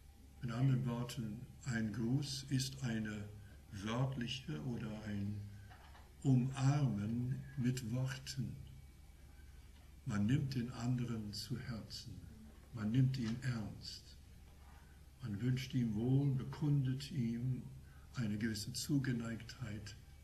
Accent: Canada; also born or lived in Netherlands; now in Germany; Obwohl ich deutscher Zunge bin, bin ich, wie gesagt, in Kanada aufgewachsen, dort geboren und aufgewachsen, aber in deutschsprachigen Kreisen.

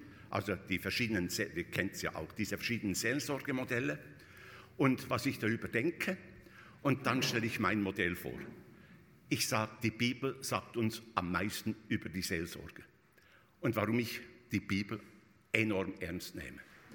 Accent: Switzerland; Ich bin in der Schweiz aufgewachsen, bin erst Lehrer gewesen.

